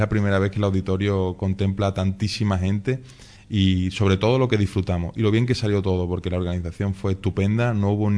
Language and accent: Spanish; Spain; tenemos que tener en cuenta que somos españoles como todas las comunidades